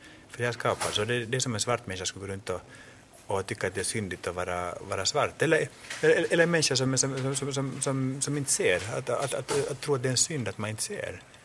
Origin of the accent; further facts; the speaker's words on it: Finland; also born or lived in United States; Och sen flyttade vi till Finland och där finns det bara ortodoxa och lutheraner. Och min familj var lutheraner